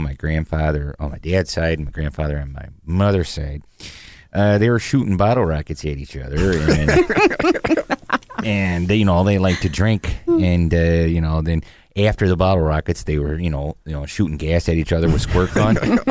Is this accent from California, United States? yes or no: no; Bath, New York, United States; Hey, this is … I'm from Bath, New York, and I've been listening to the Radio Labyrinth for quite a while.